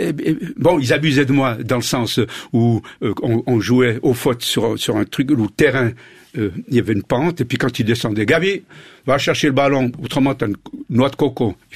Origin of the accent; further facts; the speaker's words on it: Fribourg, Switzerland; Moi, je suis fribourgeois, mais je suis pas.